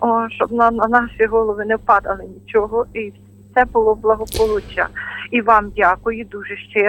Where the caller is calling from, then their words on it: Khmelnytskyi Oblast, Ukraine; Я з Хмельниччини, жила в Олечі.